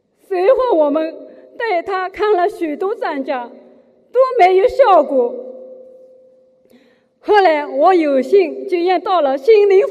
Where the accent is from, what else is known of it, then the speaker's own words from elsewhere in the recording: Shanghai, China; 我来自上海